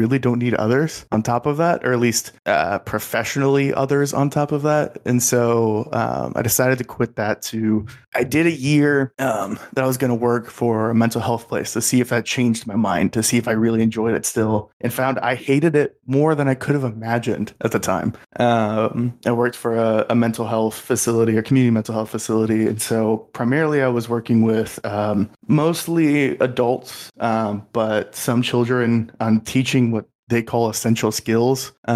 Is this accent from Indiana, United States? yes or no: yes; Indiana, United States; But growing up in Indiana through high school, and then I went to public school